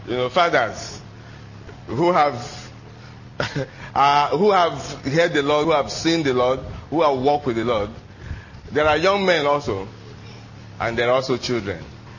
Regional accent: Umuahia, Abia, Nigeria; We grew up in Umuahia together as young people

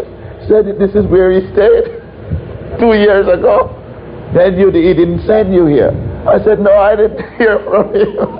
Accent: Jamaica; now in United States; because we are from Jamaica. We don't know anything about what goes on over here.

